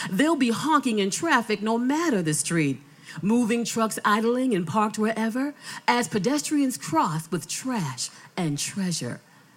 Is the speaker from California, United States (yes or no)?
no; Boston, Massachusetts, United States; Well, I am a Boston resident, and I'm so happy to be here. And I grew up in Boston. I am a dot girl.